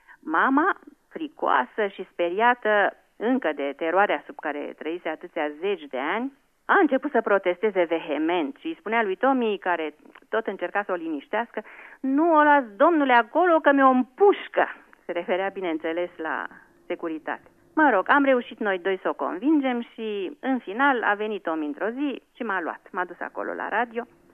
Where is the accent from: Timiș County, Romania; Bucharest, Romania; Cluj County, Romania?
Bucharest, Romania; moved away as an adult; now in Germany; am plecat din România și mi-am lăsat acolo toți prietenii și Bucureștiul meu iubit